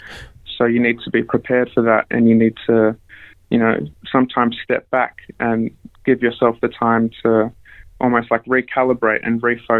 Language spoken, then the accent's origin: English; Australia; And I feel like being an Australian artist and incorporating my Greek heritage into my music, it's given me that opportunity to bring something new and bring something different to the table.